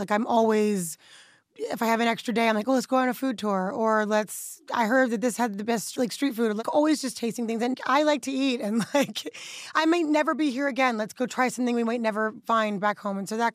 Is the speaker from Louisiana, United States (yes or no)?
no; New York City, New York, United States; I grew up in Harlem, so just in our area alone, there was some of the best Caribbean food